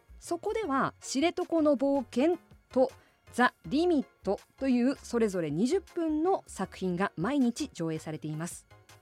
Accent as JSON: {"language": "Japanese", "town": "Asahikawa", "region": "Hokkaido", "country": "Japan", "said": "これは私の出身地旭川からも届きましたね"}